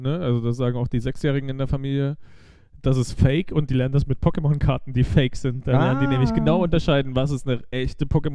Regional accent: East Germany, Germany; Für mich als Ossi war das so ein what?

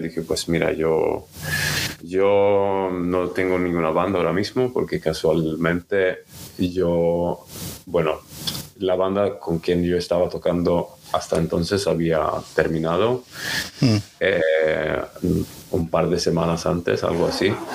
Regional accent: Stockholm, Stockholm County, Sweden; now in Barcelona, Spain; Yo soy de Suecia, llevo 10 años viviendo en Barcelona. Y bueno, crecí allí.

